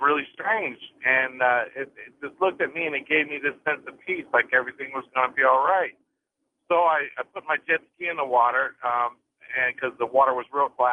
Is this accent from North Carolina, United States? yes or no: yes; North Carolina, United States; And I'm from the Outer Banks of North Carolina.